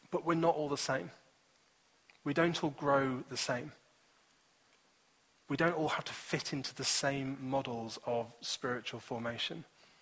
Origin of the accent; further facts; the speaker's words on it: Chorleywood, East of England, United Kingdom; also born or lived in Scotland; on that year we moved house from Scotland down to a place called Chorley Wood. And this is in the Chess Valley, so between a place called Chorley Wood and Little Chalfont.